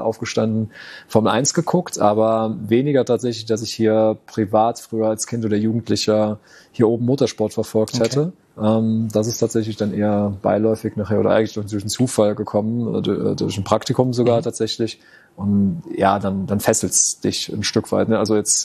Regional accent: Rhineland-Palatinate, Germany; Ich bin in der Region aufgewachsen, ja. Und ich lebe auch nach wie vor 25 Kilometer von hier unlängst bei Mayen, im kleinen Dorf St. Johann, 1000 Einwohner Seelendorf.

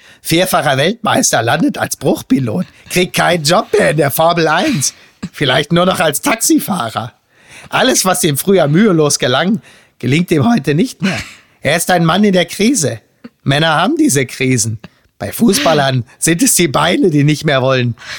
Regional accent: North Rhine-Westphalia, Germany; Ich komme aus dem Ruhrgebiet

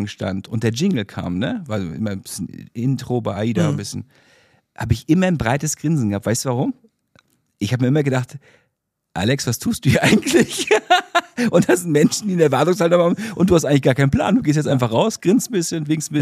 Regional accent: Bad Reichenhall, Bavaria, Germany; born there; Ich bin jetzt zu Hause in Bad Reichenhall, wieder in Bayern, in meinem Geburtsort

